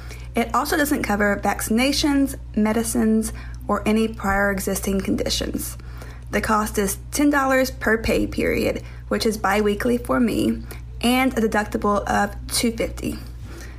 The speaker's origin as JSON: {"language": "English", "town": "Houston", "region": "Texas", "country": "United States", "said": "I'm from Houston, Texas."}